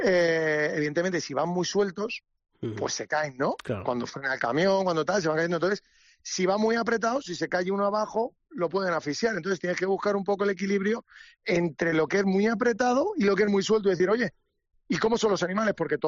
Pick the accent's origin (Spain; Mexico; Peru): Spain; Daganzo, Community of Madrid; yo vengo de Daganzo, yo soy de un pueblo de Madrid, mi madre de Ajalbir, mi padre de Daganzo y Palomar de Anchuelo.